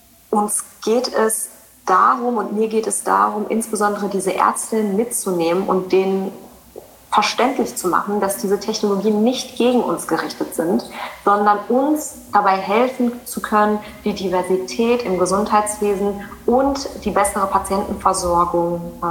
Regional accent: North Rhine-Westphalia, Germany; now in Saxony, Germany; Ich bin ja ursprünglich nicht wirklich aus Sachsen, sondern ich komme ja aus dem Ruhrgebiet Rheinland

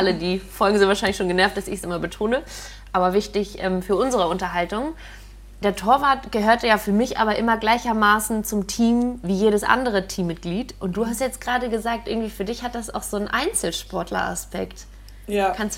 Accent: Hamburg, Germany; ich komme aus Hamburg ursprünglich

